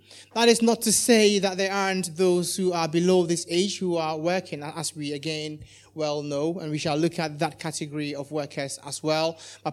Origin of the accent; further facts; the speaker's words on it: Ghana; I am originally from Ghana